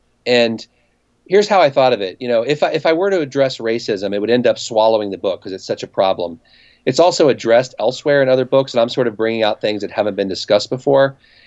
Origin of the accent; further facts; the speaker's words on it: Cincinnati, Ohio, United States; I'm from Cincinnati, and so the next year I got a job at the University of Cincinnati Law School